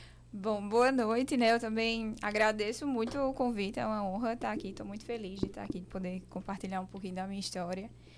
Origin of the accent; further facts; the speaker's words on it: Monteiro, Paraíba, Brazil; born there; Eu nasci em Monteiro, mas eu nasci lá e fui morar numa fazenda. Meus pais moravam numa fazenda até os 7 anos de idade. Então, eu tive uma infância muito rural